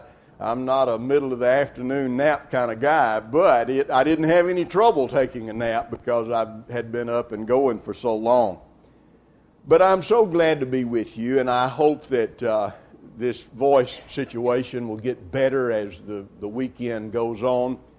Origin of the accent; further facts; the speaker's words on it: Alabama, United States; the congregation that I grew up in North Alabama.